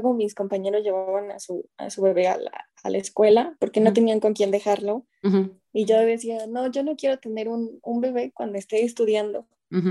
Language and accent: Spanish; Apizaco, Tlaxcala, Mexico; soy de aquí, de Apizaco, Tlaxcala, que últimamente se ha dicho que Tlaxcala no existe, pero sí existimos, aquí estamos. Y pues soy joven, soy estudiante de una licenciatura en criminología y criminalística, tengo 22 años